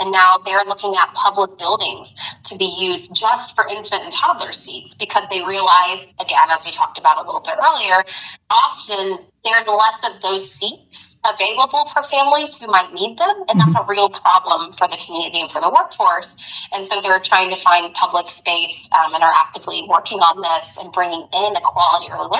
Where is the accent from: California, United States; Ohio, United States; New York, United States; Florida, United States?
Florida, United States; I am not from Miami. I'm from, you know, as you know, Jennifer, right outside of Jacksonville in Clay County.